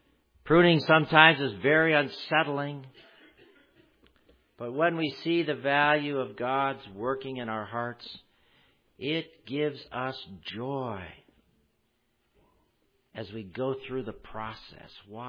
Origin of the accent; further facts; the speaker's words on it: Rochester, New York, United States; I grew up in Rochester, New York